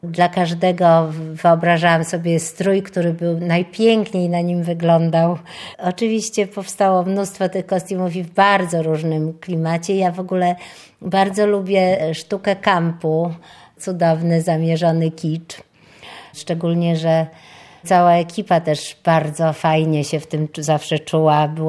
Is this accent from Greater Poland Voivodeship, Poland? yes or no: no; Sopot, Pomeranian Voivodeship, Poland; born there; Sopot, ja się urodziłam w Sopocie i znam go no, już dużo lat